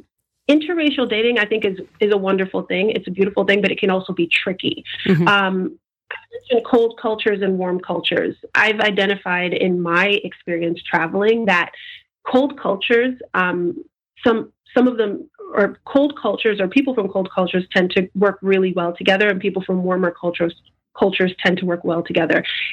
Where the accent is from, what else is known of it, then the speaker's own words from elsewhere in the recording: United States; accent: American; I'm an American and I have an American accent.